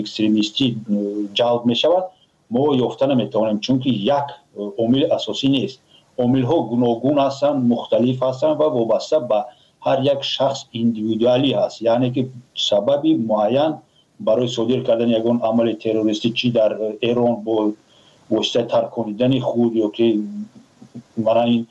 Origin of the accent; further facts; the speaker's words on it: Tajikistan; یگان فیلم تاریخی که فخر کنند تاجیکان که ما تاجیک هستیم نداریم